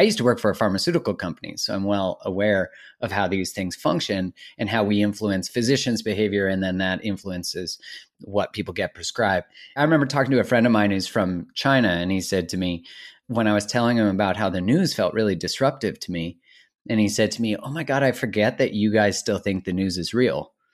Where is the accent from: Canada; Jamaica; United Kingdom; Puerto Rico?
Canada; I'm Canadian, originally born in Canada